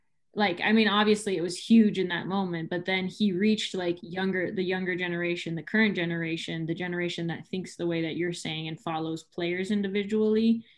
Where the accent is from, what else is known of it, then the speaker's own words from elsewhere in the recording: San Diego, California, United States; Like I'm from San Diego. The Padres have sucked there for forever.